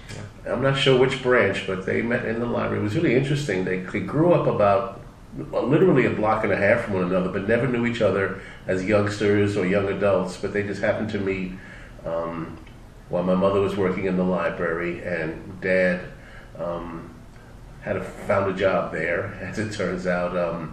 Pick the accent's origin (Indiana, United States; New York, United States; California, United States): New York, United States; New York City; I was born in New York City, Beth Israel Hospital, in 1951. I lived in the Riverton from then with my parents